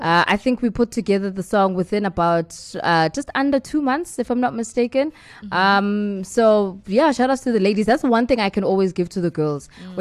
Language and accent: English; Johannesburg, Gauteng, South Africa; I think because I grew up in Johannesburg, it was just easier to kind of make different contacts.